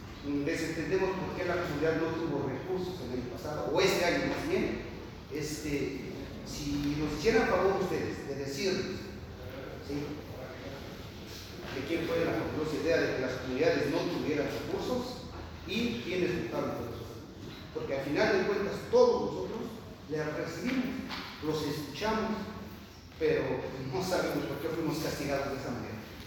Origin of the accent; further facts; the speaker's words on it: Chimalpa, Mexico; También vengo de la comunidad de Chimalpa